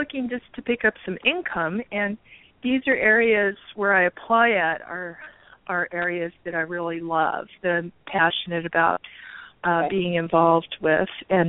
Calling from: Tucson, Arizona, United States; Well, I'm in Tucson right now at the moment.

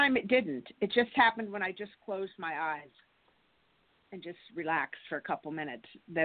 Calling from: Santa Barbara, California, United States; I'm California, Santa Barbara.

